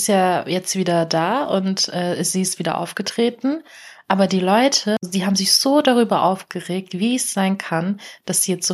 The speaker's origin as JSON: {"language": "German", "country": "Turkey", "said": "weil ich bin ja Türkin."}